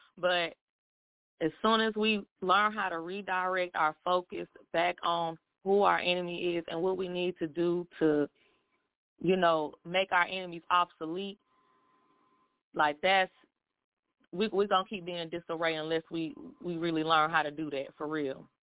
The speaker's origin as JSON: {"language": "English", "town": "Winston-Salem", "region": "North Carolina", "country": "United States", "tie": "born or raised there", "said": "now I'm from East Winston. I haven't stayed here"}